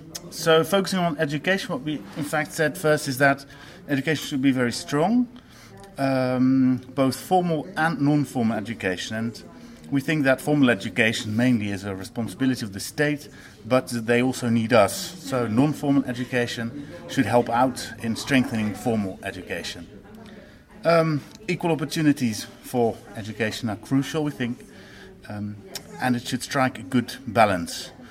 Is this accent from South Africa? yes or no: no; Netherlands; I'm from the Netherlands and I represent KBMI.